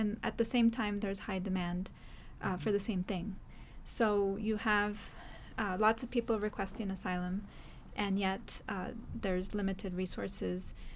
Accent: El Salvador; now in United States; They come from El Salvador, where I'm from

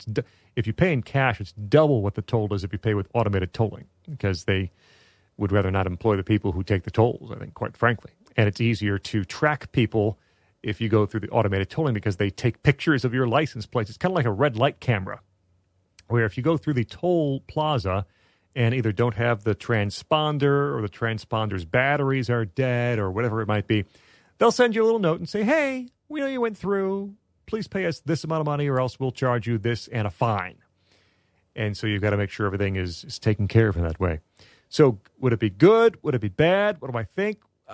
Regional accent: Chicago, Illinois, United States; And I grew up in the Chicago area, and so I am very familiar with toll roads.

